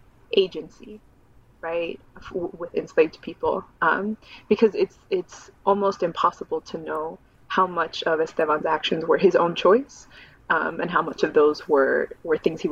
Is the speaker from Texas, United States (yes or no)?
yes; Texas, United States; growing up in Texas, being Mexican-American and also studying Mexican-American studies